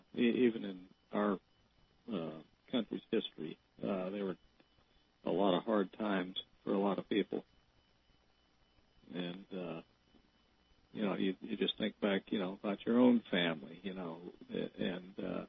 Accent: Peoria, Illinois, United States; I was reading up on Ingersoll, who was spent most of his time in my hometown of Peoria, Illinois. They actually have a statue of him there.

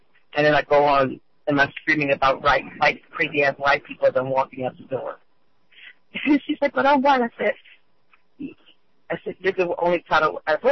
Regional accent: United States; I'm an American through and through.

